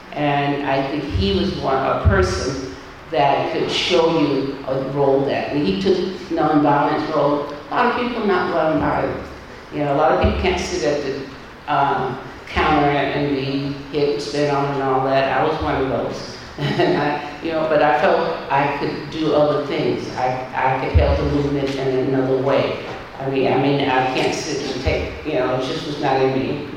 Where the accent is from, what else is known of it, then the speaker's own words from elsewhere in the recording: Griffin, Georgia, United States; I grew up in the South. I grew up doing Jim Crow era, so all of that was that. I grew up, you know, going in to the small town of Griffin, Georgia, which not that big.